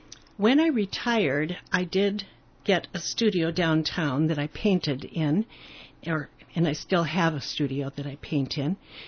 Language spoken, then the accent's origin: English; Decorah, Iowa, United States; Well, I grew up in Iowa, and I had decided I think it's time to paint something related to my childhood, my upbringing, Decorah, Iowa.